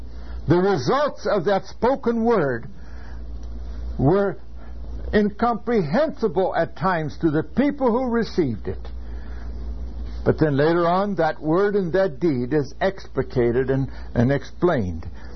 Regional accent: California, United States; also born or lived in Minnesota; Yes, my father was born in the Netherlands. I was born in Minnesota, but we grew up in California. And I was in California until I was well past middle 20

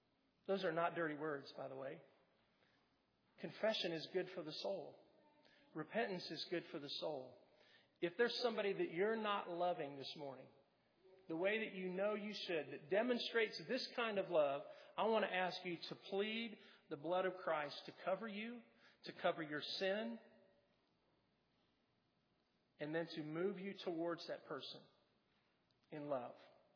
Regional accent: Kansas, United States; I'm from Kansas. That's not a saying we have in Kansas, but it is in the South.

